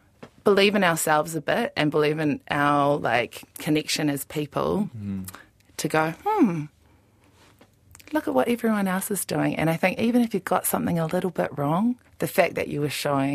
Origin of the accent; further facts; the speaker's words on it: Auckland, New Zealand; I think when I was growing up on the North Shore